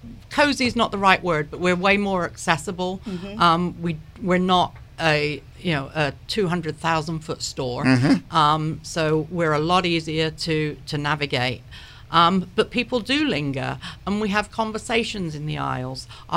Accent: London, United Kingdom; now in Fredericksburg, United States; No, I'm actually from South London, but I've lived in Fredericksburg for close to 25 years. And I have to say, this is home now.

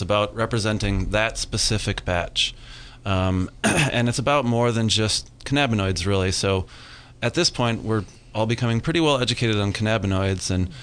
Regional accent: Wisconsin, United States; also born or lived in California; I'm actually a Midwesterner. I grew up in Wisconsin and got my BS in chemistry from University of Wisconsin.

